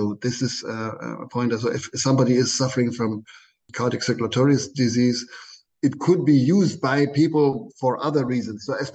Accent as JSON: {"language": "English", "town": "Leipzig", "region": "Saxony", "country": "Germany", "tie": "born or raised there", "said": "I'm in contact with a lot of scientists here in my hometown in Leipzig, in other cities and towns as well in Germany."}